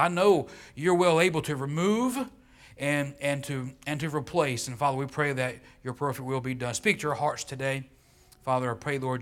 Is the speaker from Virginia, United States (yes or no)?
yes; Chesapeake, Virginia, United States; I'm from Southeast Virginia. If you know that part, it's Chesapeake is where I grew up, but not in town.